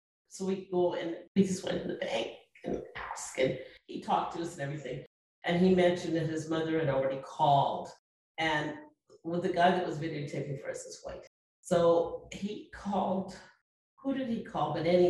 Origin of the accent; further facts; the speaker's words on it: Canada; Interestingly enough, because we're Canadian, right?